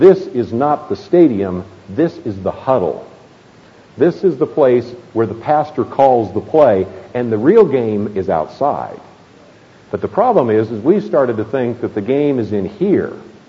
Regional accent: Berkeley, California, United States; born there; Now, I was born in Berkeley, California. I grew up in the free speech movement, so I know what those are like.

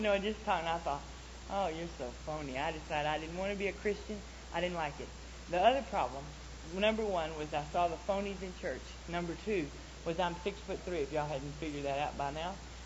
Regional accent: Texas, United States; I'm just a great big girl. I'm from Texas. You know, everything in Texas is big.

